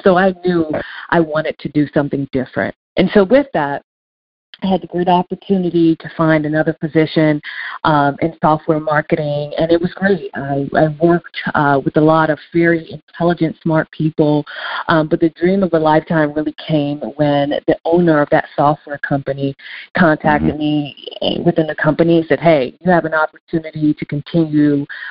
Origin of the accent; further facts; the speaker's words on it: Nassau, New Providence, Bahamas; I'm originally from Nassau, Bahamas. A lot of people don't know that.